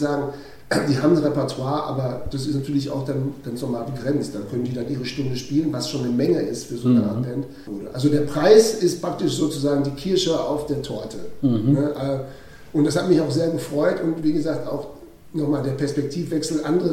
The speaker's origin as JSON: {"language": "German", "town": "Werne", "region": "North Rhine-Westphalia", "country": "Germany", "tie": "born or raised there", "said": "Ich bin auch in Werne geboren, wir sind aber nachher nach Runte gezogen, aber ich war trotzdem in Werne auf dem Anne Frank, genau."}